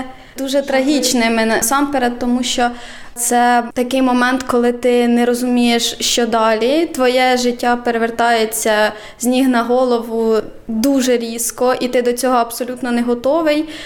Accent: Poltava Oblast, Ukraine; now in Czechia; я з Полтавської області сама родом, але навчаюся в Сумському державному педагогічному університеті імені Макаренка. Я зараз проживаю своєю сім'єю в Чехії.

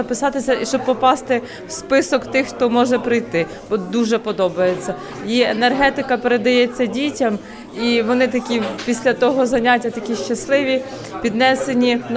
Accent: Kyiv Oblast, Ukraine; moved away; Ми з України, з-під Києва. Тут майже вже рік

